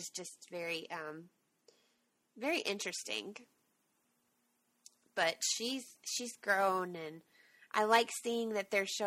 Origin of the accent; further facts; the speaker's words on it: South Dakota, United States; Like, I'm actually from South Dakota, and I'm mm-hmm. a Native American, and so I really like that.